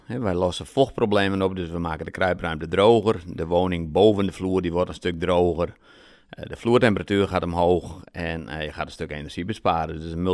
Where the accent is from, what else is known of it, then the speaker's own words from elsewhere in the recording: Drachten, Friesland, Netherlands; now in Akkrum, Netherlands; ik ben in Drachten opgegroeid. En ja, dan ben ik mijn vrouw tegengekomen. En toen zijn wij uiteindelijk via omdwalingen in Akrum terechtgekomen.